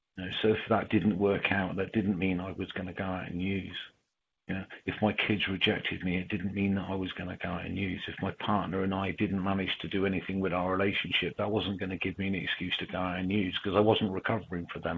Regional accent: Taunton, South West England, United Kingdom; I went home to where I lived before I got, which is my hometown, which was Taunton in the West Country.

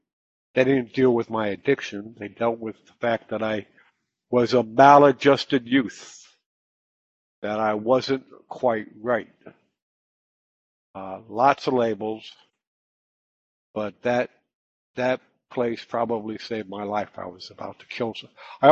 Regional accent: Florida, United States; I am from Florida. I've been back in Florida for most of my recovery.

